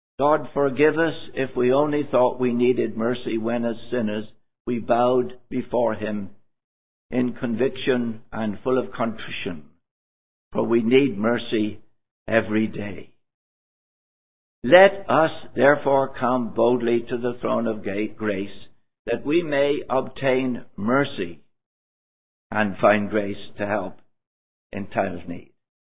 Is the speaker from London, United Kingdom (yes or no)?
no; South West England, United Kingdom; accent: West Country; By the way, I have a West Country R. A lot of folk in England and in the UK will not have that R.